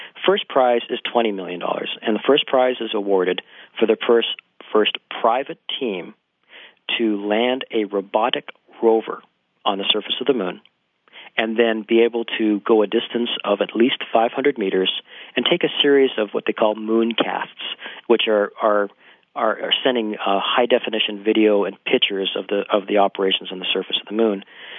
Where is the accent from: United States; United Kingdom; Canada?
Canada; I'm a Canadian, by the way.